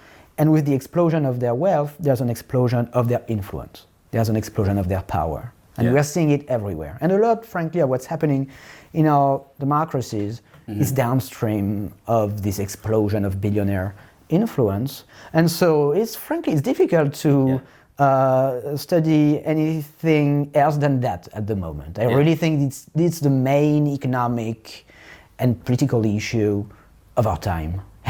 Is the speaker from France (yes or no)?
yes; Paris, Île-de-France, France; moved away as an adult; also born or lived in Berkeley, United States; now in United States; Well, I grew up in Paris. I did my studies in France. And then I got a job in the US. And so I moved to the US and I lived in Berkeley in the San Francisco Bay Area for about 10 years.